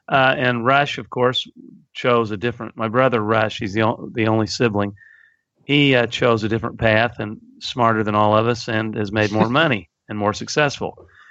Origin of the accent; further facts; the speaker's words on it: Cape Girardeau, Missouri, United States; born there; I was born in Cape Girardeau, Missouri, in a family of lawyers.